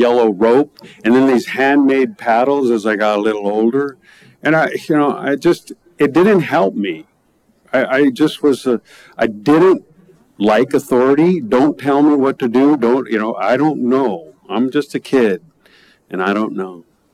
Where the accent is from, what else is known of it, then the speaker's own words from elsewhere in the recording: Palo Alto, California, United States; So a little background, as a kid growing up in the Palo Alto area, very nervous kid, right?